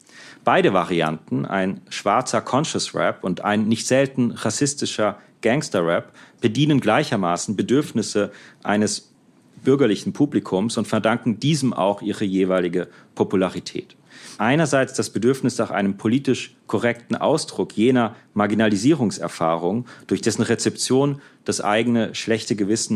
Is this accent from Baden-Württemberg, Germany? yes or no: yes; Heidelberg, Baden-Württemberg, Germany; Ich beginne mit einem kurzen Rückblick als Heidelberger, leider unvermeidlich